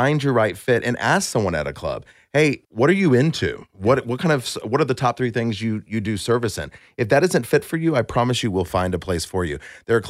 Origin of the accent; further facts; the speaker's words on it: New York City, New York, United States; I'm a New Yorker, so what happened to New York?